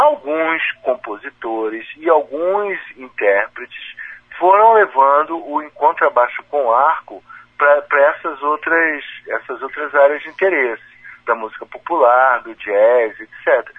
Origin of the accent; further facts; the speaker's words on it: Rio de Janeiro, Brazil; eu já era professor de inglês lá do Viveu, que eu sou natural do Rio de Janeiro.